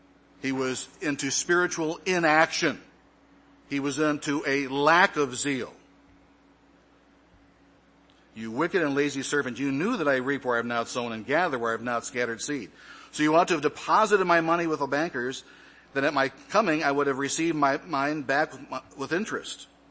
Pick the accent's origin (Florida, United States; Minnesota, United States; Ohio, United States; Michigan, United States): Michigan, United States; Growing up in Michigan, a land of 10,000 little lakes, inland lakes, in addition to the Great Lakes, growing up, my family owned a boat.